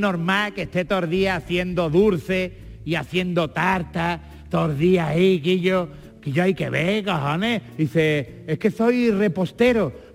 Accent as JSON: {"language": "Spanish", "town": "Jerez de la Frontera", "region": "Andalusia", "country": "Spain", "tie": "born or raised there", "said": "En mi pueblo, en mi ciudad"}